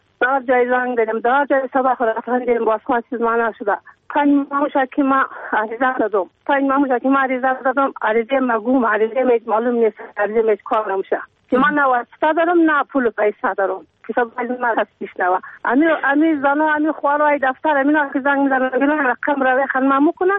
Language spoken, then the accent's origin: Persian; Uruzgan, Afghanistan; ما یک زنی افغانم ما از افغانستانم